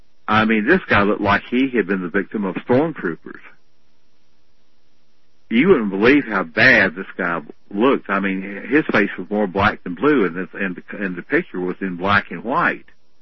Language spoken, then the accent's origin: English; Camden, United States; out on the outskirts of Camden, my hometown.